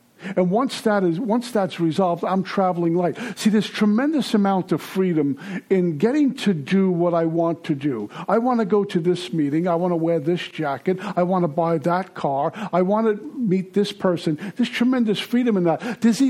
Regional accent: Brooklyn, New York, United States; I'm from Brooklyn. I doubt everybody.

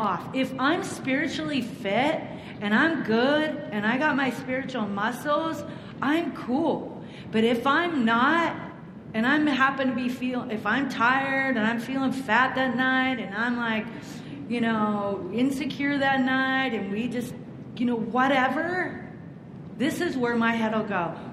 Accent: Pacific Northwest, United States; See, I'm from the Pacific Northwest and I'm part Native American and I spend a lot of time with the Native Americans.

